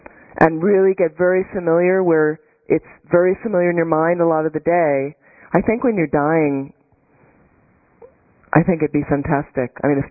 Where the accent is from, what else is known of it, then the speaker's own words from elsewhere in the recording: East Coast, United States; also born or lived in California; I'm from the East Coast. You know, I love seasons.